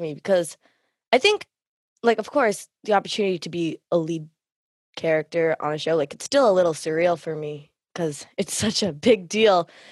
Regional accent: Canada; myself being Tamil Canadian.

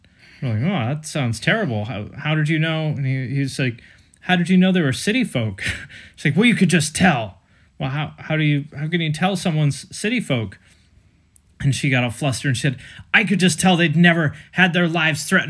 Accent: Snohomish, Washington, United States; I'm from Snohomish, which is pretty rednecky

